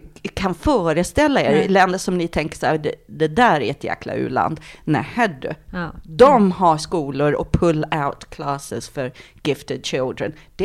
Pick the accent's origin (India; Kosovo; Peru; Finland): Finland; now in Sweden; Och jag är ursprungligen från Finland, så jag är invandrare, som lite sådär invandrarkvinna är jag då.